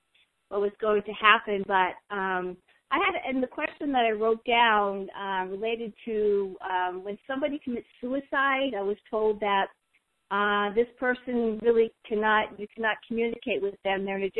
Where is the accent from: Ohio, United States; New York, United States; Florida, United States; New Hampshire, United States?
New Hampshire, United States; Merrimack; I guess I'm actually from Merrimack, but it must be the Nashua, just up the Nashua number.